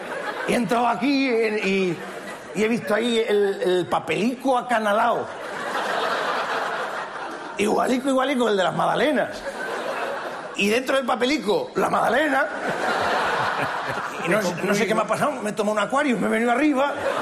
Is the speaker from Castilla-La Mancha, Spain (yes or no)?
yes; Albacete, Castilla-La Mancha, Spain; Que soy de Albacete, ¿entiendes?